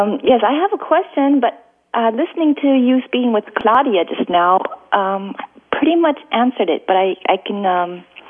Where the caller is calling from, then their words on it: Munich, Bavaria, Germany; I'm calling from Munich in Germany.